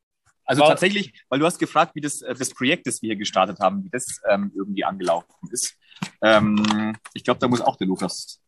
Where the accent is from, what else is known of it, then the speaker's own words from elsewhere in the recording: Schorndorf, Baden-Württemberg, Germany; born there; Ich bin in Schorndorf geboren